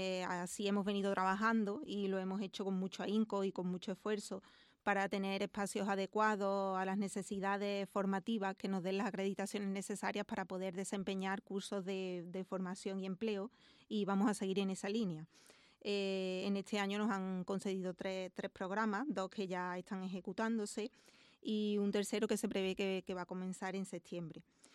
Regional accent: Pedrera, Andalusia, Spain; born there; Porque quiero seguir trabajando en la mejora de mi pueblo, porque es el pueblo que me vio nacer y por el que siento pasión

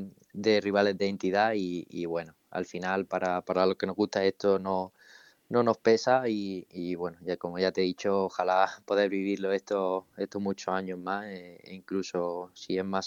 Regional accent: Puente Genil, Andalusia, Spain; por estar cerca de casa aquí en Puente Genil. Y ya te digo, muy contento porque yo sigo viviendo en mi pueblo

